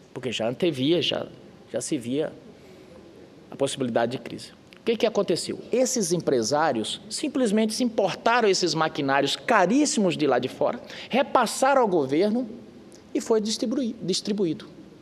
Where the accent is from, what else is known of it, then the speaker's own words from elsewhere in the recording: Northeast Region, Brazil; e eu como nordestino